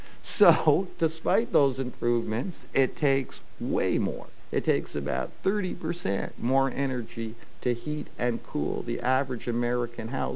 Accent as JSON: {"language": "English", "country": "Canada", "said": "I'm a Canadian. I love skiing, you know."}